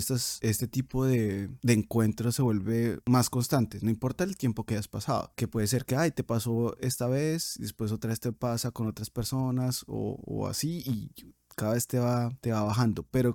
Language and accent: Spanish; Colombia; Cuando te encuentras, por ejemplo, que me pasó en Alemania, que me decían, ah, como eres colombiano